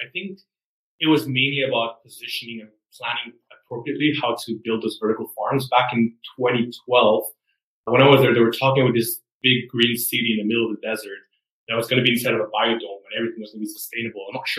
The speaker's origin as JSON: {"language": "English", "country": "Spain", "tie": "born or raised there", "moved": "as an adult", "lives_now": "Canada", "said": "I mean, growing up in Spain, you know, we had the economy got a big crash after 2008."}